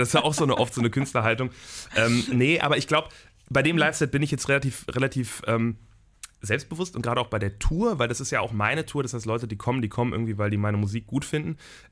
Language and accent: German; Velbert, North Rhine-Westphalia, Germany; das eine ist wirklich meine Heimatstadt. Wir machen die Generalprobe bei mir in Felbert zu Hause